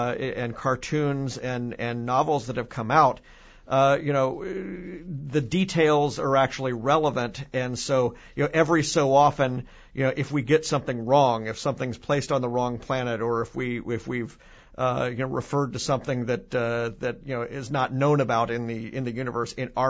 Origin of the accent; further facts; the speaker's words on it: Memphis, Tennessee, United States; At a convention in Memphis, my hometown, a couple of years ago